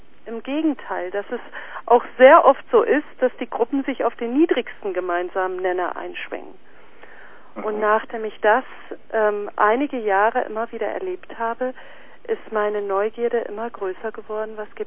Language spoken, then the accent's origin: German; South Africa; moved away; Also, ich komme ja ursprünglich aus Südafrika